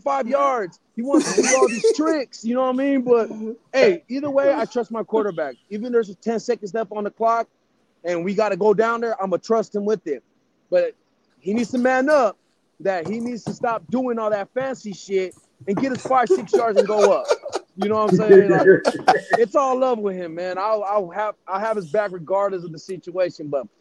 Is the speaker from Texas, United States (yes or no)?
no; Riverside, California, United States; California, no hate to the state where I was raised in Riverside